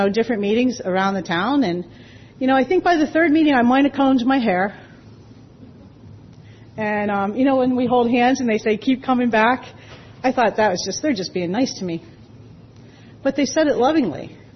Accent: Pittsburgh, Pennsylvania, United States; I'm from Pittsburgh, Pennsylvania.

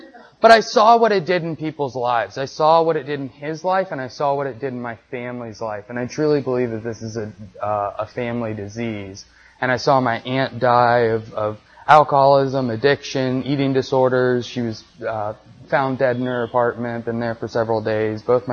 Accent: Marietta, Georgia, United States; also born or lived in Atlanta, United States; And so I was born here in Atlanta in Piedmont Hospital. I grew up in Marietta.

